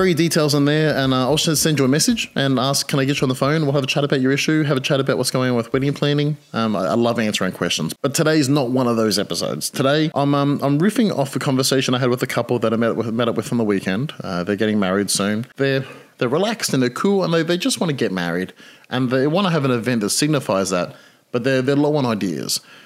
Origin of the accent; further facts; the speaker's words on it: Australia; I'm an Australian civil marriage celebrant, which means I marry people to other people.